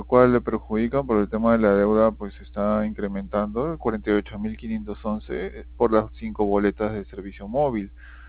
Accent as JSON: {"language": "Spanish", "country": "Peru", "said": "Yo soy peruano."}